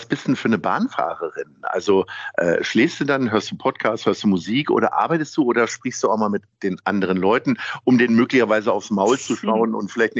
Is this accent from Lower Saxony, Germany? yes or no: yes; Hanover, Lower Saxony, Germany; ich komme ja nun ursprünglich aus Hannover und habe auch mit einigen Dialekten echt Schwierigkeiten.